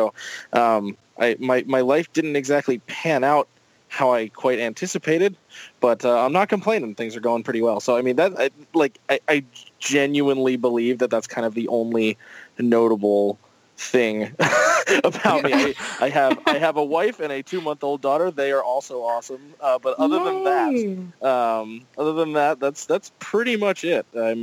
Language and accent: English; Pennsylvania, United States; We're all from Pennsylvania, different areas of it. So the band is technically based in Lancaster.